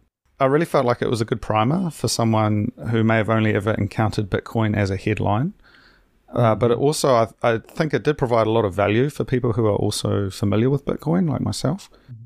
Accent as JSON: {"language": "English", "country": "New Zealand", "said": "You know, I'm from New Zealand, you know, small island nation, South Pacific."}